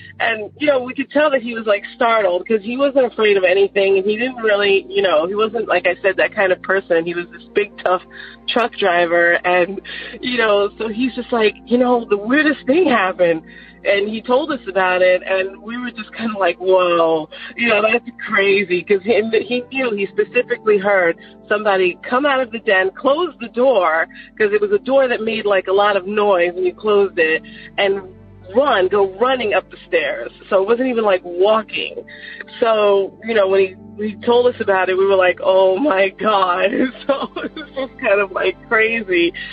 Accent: Long Island, New York, United States; I wanted to share the story, like I said, that happened to me growing up in Long Island, New York.

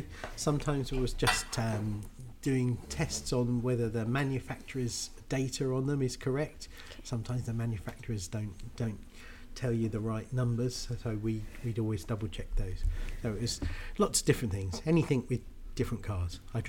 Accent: Dover, South East England, United Kingdom; I've come from Dover in Kent, which is right on the coast. It's the nearest place in England to France, and I grew up in a little village just outside of there. And then I went to school in Dover. And then when I finished my A-levels, I moved up to London when I was 17.

